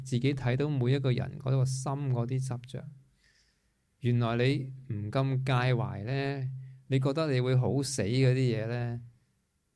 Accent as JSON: {"language": "Cantonese", "country": "Hong Kong", "said": "因为我们作为一个香港人，其实可以感恩的东西已经很多"}